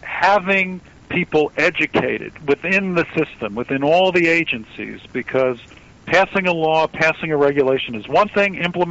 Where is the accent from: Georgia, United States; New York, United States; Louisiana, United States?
New York, United States; born there; I was born in New York. I was born in New York.